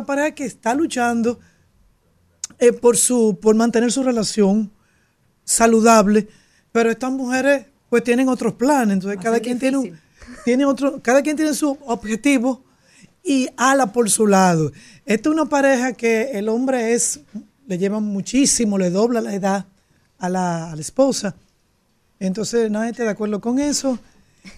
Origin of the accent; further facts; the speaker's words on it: Dominican Republic; Como los dominicanos, que tenemos una forma especial de enfrentar las situaciones